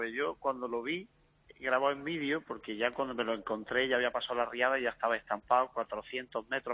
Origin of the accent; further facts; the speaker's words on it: Mancha Real, Andalusia, Spain; No, yo soy de un pueblo de Jaén. Soy de Mancha Real, de Jaén.